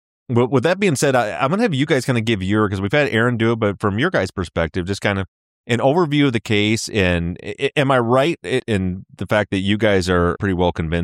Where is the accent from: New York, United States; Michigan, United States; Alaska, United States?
Michigan, United States; So, I mean, I had vaguely heard, you know, I'm from Michigan.